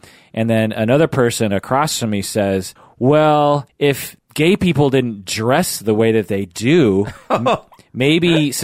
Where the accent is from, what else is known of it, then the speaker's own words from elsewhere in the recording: Issaquah, Washington, United States; It's at my old church that I grew up in Issaquah.